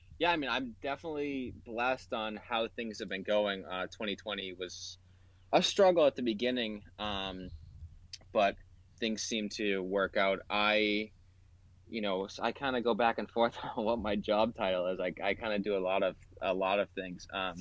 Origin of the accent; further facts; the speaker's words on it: New Hampshire, United States; Calling in from Miami, but I am from New Hampshire. I'm just on a little vacation.